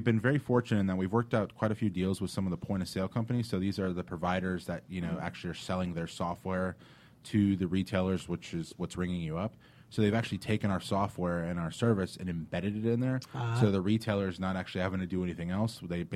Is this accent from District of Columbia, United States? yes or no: no; Dunwoody, Georgia, United States; born there; I was born in Dunwoody.